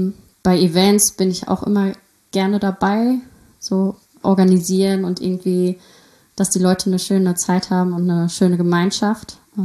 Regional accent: Burbach, North Rhine-Westphalia, Germany; Siegen in Bürbach groß geworden, mit sehr vielen Geschwistern, 4 um genau zu sein, also immer was los.

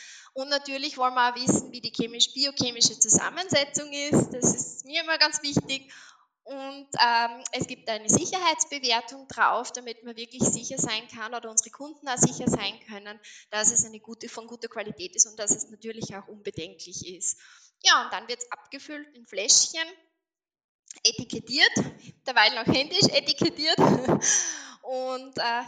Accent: Austria; Douglasie ist bei uns auch jetzt nicht das Öl, das häufig, glaube ich, destilliert wird bei uns in Österreich.

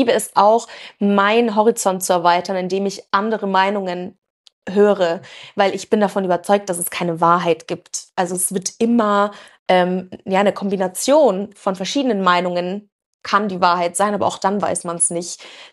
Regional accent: Germany; born there; meine Eltern kommen ja aus Griechenland, ich bin in Deutschland geboren.

